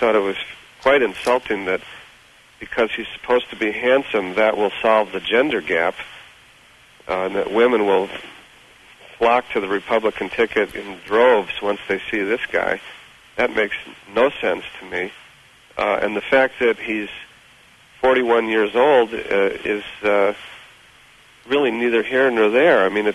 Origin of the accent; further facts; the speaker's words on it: Midwest, United States; now in California, United States; but as a Midwesterner, I'm quite aware that the Midwest is a battleground.